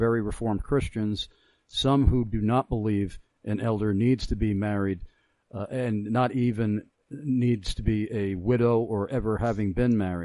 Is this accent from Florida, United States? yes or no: no; New York, United States; I'm originally from New York, and that phenomenon definitely existed there.